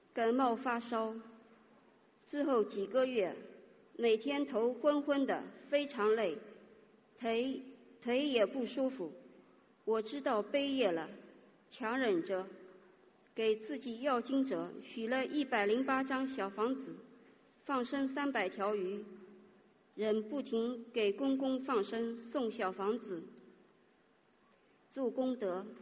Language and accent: Chinese; Changshu, Jiangsu, China; 我是来自江苏常熟的